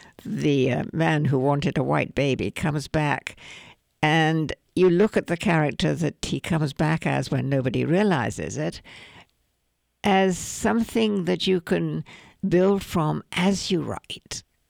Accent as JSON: {"language": "English", "country": "Canada", "moved": "yes", "lives_now": "United States", "said": "Well, when we first emigrated, we came down from Canada to Texas, and I learned pretty quickly to say pecan instead of pecan."}